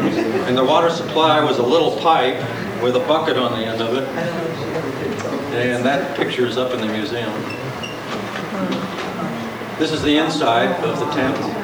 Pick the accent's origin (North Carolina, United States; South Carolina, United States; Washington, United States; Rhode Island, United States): Washington, United States; Seattle; born there; also born or lived in Honeymoon Heights; I was born in Seattle. Oh. And then Honeymoon Heights. And this was the house we had at Honeymoon Heights.